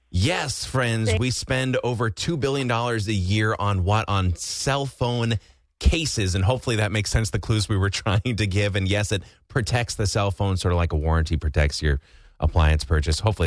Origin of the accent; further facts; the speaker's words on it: Wisconsin, United States; I'm going to go with pecan because I'm from Wisconsin.